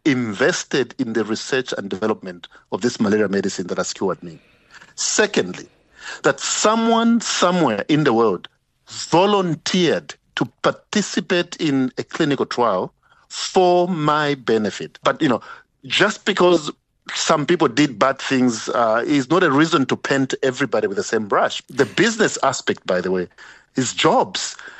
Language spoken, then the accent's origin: English; Zambia; When I was growing up in Zambia, in the villages and townships, you know, I will go down with malaria.